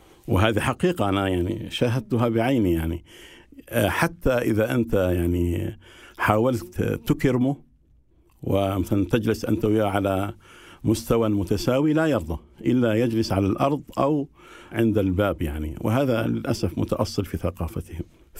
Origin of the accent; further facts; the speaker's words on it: India; Arabic is a second language; عندنا في الهند المجتمع متكون من 4 طبقات